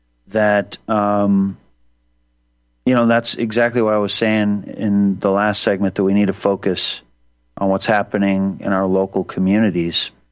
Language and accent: English; Libby, Montana, United States; born there; And I was born in Libby, Montana.